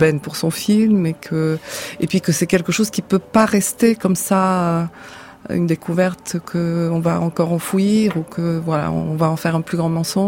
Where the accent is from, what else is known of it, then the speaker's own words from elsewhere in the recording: Bulgaria; moved away as an adult; j'ai quitté la Bulgarie à 30 ans, j'étais pas un personnage public